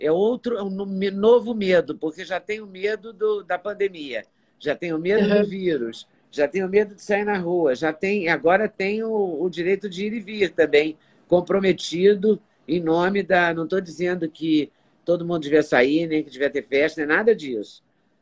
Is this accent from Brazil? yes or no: yes; Juiz de Fora, Minas Gerais, Brazil; eu comecei a minha carreira de repórter cobrindo a 4ª Região Militar em Juiz de Fora, de onde eu venho, de onde eu nasci.